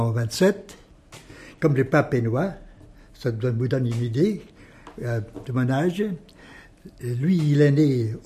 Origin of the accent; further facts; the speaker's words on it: Titisee-Neustadt, Baden-Württemberg, Germany; French is a second language; also born or lived in Freiburg; on a été élevé à Titisee-Neustadt, mais pour la naissance, on est allé à Fribourg, à Freiburg. Je suis né à Freiburg.